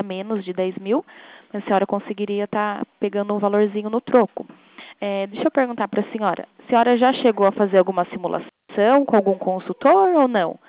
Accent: Bragança Paulista, São Paulo, Brazil; Isso, eu sou daqui também, de Bragança Paulista.

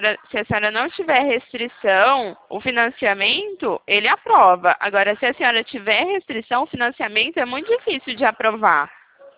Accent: Presidente Prudente, São Paulo, Brazil; Eu sou aqui de Presidente Prudente, bem no interior de São Paulo.

